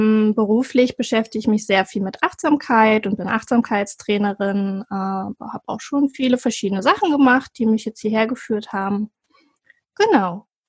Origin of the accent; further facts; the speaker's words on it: Cuxhaven, Lower Saxony, Germany; born there; bin 34 Jahre alt momentan und bin geboren in Cuxhaven an der Nordsee und da bin ich auch gerade mit meinem Camper